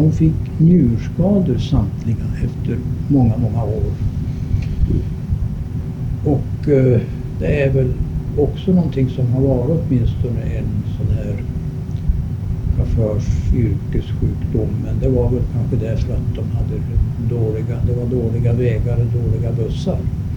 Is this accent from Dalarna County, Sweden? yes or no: no; Gävleborg County, Sweden; Jag vet hemma i Hälsingland